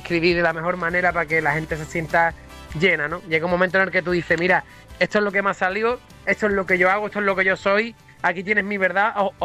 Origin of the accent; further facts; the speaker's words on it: Andalusia, Spain; la radio de mi casa, de mi familia, de mi tierra, de Andalucía